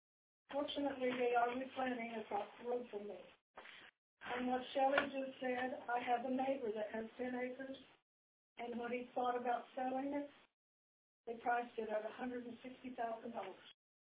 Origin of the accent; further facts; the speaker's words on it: Kansas, United States; born there; moved away; No, I was born in Kansas, and I moved up here from Bradenton.